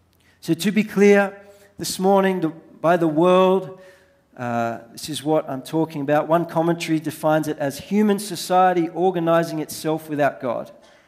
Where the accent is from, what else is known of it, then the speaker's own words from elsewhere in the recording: Sydney, New South Wales, Australia; But when I was growing up, I grew up in Sydney.